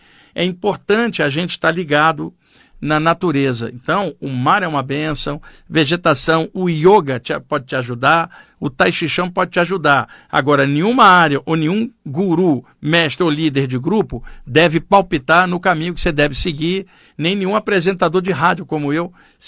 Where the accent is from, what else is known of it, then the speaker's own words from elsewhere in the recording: Rio de Janeiro, Brazil; now in São Paulo, Brazil; Eu, como cresci no Rio de Janeiro, tá? E tendo a área marítima ali muito legal, quando eu vim para São Paulo